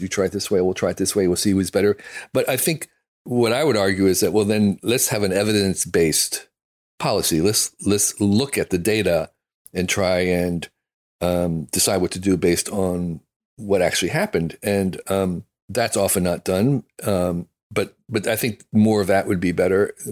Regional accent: United States; Because I'm an American, you know, I think like American. And I have a certain amount of pride in America

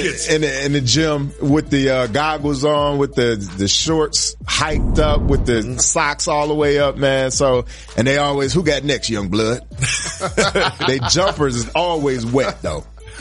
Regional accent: Detroit, Michigan, United States; Growing up in Detroit, all the family reunions, all the friends of the family coming through, man, shooting dice and playing basketball.

